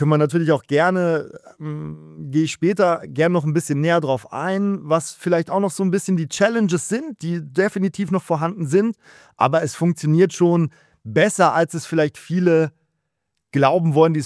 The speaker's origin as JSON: {"language": "German", "country": "Germany", "lives_now": "Zurich, Switzerland", "said": "bei meinen Eltern oben in Deutschland. Man hört, wir kommen beide ursprünglich aus Deutschland"}